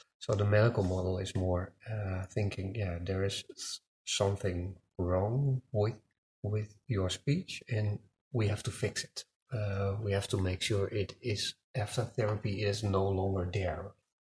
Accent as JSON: {"language": "English", "country": "Netherlands", "second_language": "English", "said": "I'm from the Netherlands."}